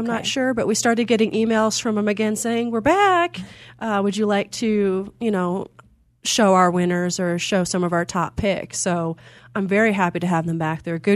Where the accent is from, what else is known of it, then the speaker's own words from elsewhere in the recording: Iowa, United States; I was born and raised in Iowa. So I'm curious to see if I recognize any of the towns or, you know, if it represents my culture well.